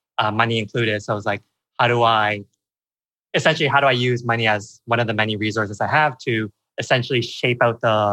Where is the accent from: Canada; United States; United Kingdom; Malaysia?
Canada; So born and raised in Canada to, you know, parents that are definitely immigrants.